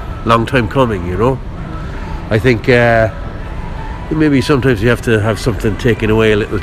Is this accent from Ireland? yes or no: yes; Cork, Munster, Ireland; now in Newport, United States; My wife is American, my son is American. We live in Rhode Island, Newport, Rhode Island. We're going back to see my mom in Cork City.